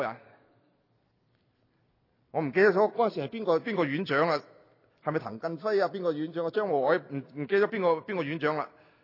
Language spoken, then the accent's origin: Cantonese; China; 我们中国人很多时候说我们每天要做灵修